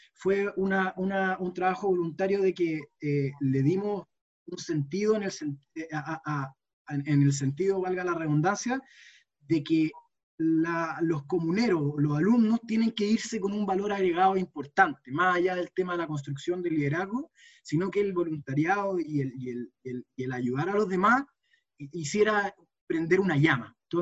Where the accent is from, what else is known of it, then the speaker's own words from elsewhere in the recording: San Fernando, O'Higgins, Chile; yo soy de San Fernando, y en San Fernando jugaba rugby con un equipo.